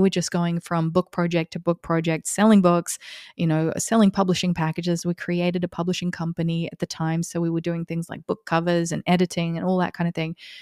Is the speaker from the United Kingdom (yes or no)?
no; Australia; moved away as an adult; now in United States; It's the year I moved to America from Australia